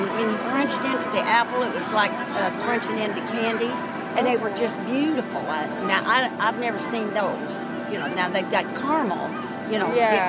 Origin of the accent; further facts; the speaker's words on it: Kentucky, United States; Because we came from Kentucky.